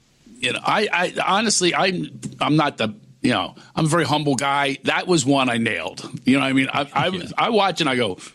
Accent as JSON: {"language": "English", "region": "West Virginia", "country": "United States", "tie": "born there", "said": "I was born in West Virginia, and I was like, I couldn't do comedy."}